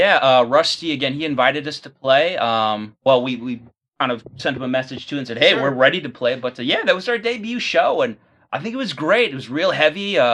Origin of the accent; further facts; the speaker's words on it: Wyoming, United States; Yeah, so I'm a Wyoming guy. I came from the cold mountains, that Wyoming tundra. I like Austin weather a lot better, but yeah, Wyoming hood's a special place in my heart.